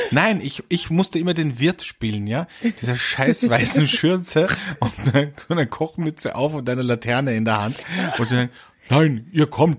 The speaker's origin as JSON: {"language": "German", "town": "Velden", "region": "Carinthia", "country": "Austria", "tie": "born or raised there", "said": "ich habe ja immer bei uns in Kärnten, in Velden, jedes Jahr als Kind im Krippenspiel mitgespielt."}